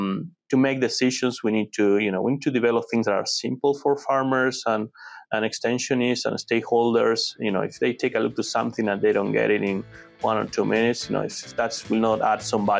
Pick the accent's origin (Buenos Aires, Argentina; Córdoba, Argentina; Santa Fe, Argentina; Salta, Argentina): Córdoba, Argentina; Cordoba; now in United States; I'm not originally from the U.S. I grew up in Argentina, in Cordoba. It's a central part of the country. An area that we grow a lot of corn and peanuts and soybeans as well.